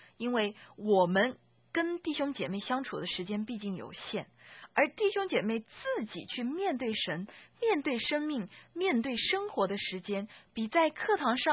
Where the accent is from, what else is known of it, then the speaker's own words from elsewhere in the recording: China; now in North America; 特别是我们中国人的教导方式啊